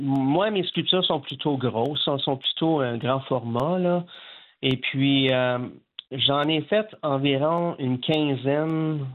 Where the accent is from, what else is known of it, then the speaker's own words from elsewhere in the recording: Casselman, Ontario, Canada; ben je suis venu au monde à Castleman. Pourquoi pas leur donner quelque chose? J'ai grandi à Castleman toute ma vie.